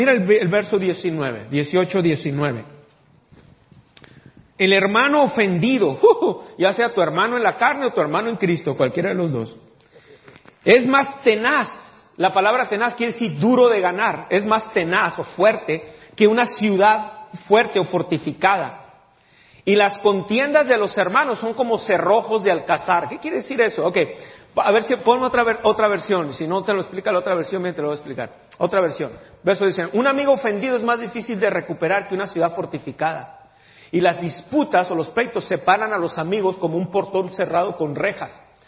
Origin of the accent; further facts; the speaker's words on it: Mexico; born there; muchos de nosotros que nacimos en México